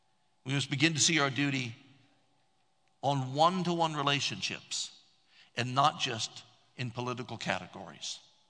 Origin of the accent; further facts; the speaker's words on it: Columbus, Ohio, United States; when I was a little boy growing up in Columbus, Ohio.